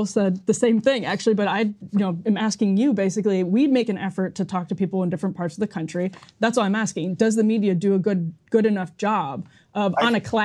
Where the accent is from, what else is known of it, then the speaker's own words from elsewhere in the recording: Wisconsin, United States; He won my home state of Wisconsin, for example, and the Trump phenomenon.